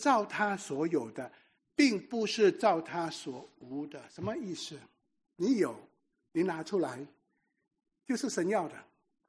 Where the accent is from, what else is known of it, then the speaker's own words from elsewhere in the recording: Singapore; 新加坡是钱多人善良，我们新加坡人基本上都是善良的。